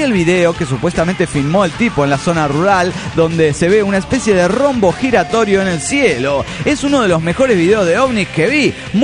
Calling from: Toluca, State of Mexico, Mexico; de Toluca, México.

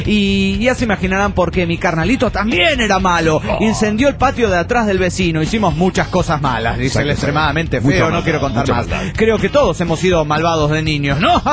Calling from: El Bolsón, Río Negro, Argentina; del Bolsón, Argentina.

